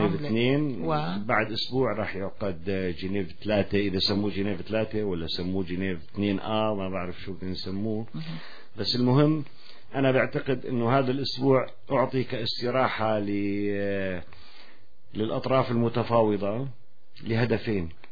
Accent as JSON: {"language": "Arabic", "country": "Syria", "said": "لكن يجب أن نبدأ تدريجيا كسوريين أن نأخذ زمام المبادرة بأيدينا"}